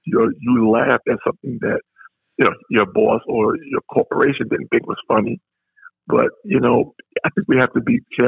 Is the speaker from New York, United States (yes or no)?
yes; New York, United States; I think that New York season is great because I'm a New Yorker and Larry's a New Yorker.